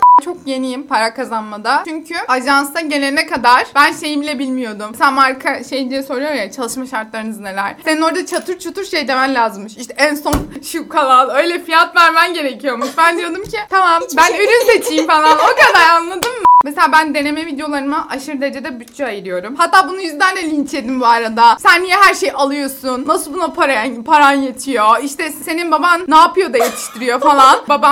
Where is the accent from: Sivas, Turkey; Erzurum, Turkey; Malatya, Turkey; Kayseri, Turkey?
Malatya, Turkey; Ben Altınbaş Üniversitesi Eczacılık Fakültesi 2. sınıf öğrencisiyim. Malatyalıyım.